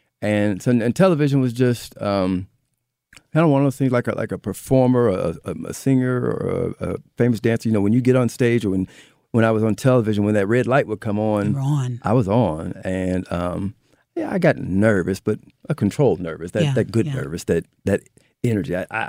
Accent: Alton, Illinois, United States; yeah, I'm from here. I'm even from Alton, Illinois, so small town in this area.

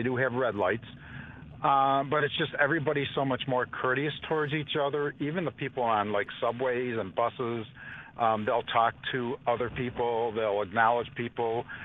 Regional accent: East Aurora, New York, United States; I mean, I grew up in East Aurora.

